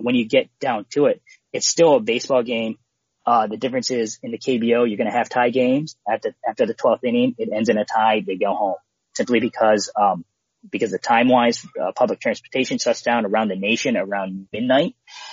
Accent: Philadelphia, Pennsylvania, United States; Like I grew up in Philly, you know

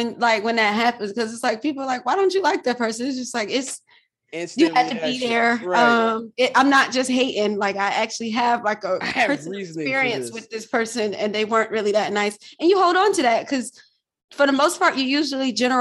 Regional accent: Atlanta, Georgia, United States; I don't know anyone else that's just a Vikings fan because I grew up in Atlanta.

